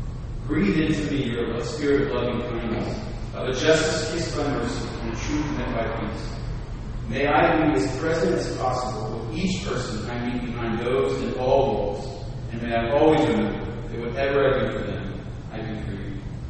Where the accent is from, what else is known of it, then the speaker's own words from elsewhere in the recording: Southern US, United States; accent: Southern; I could put on a little bit of my Southern accent from my childhood.